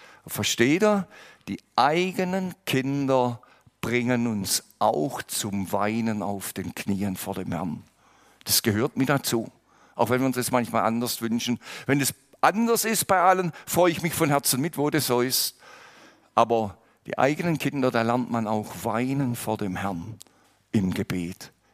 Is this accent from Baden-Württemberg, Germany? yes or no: yes; Baden-Württemberg, Germany; ich komme ja aus dem Schwarzwald ursprünglich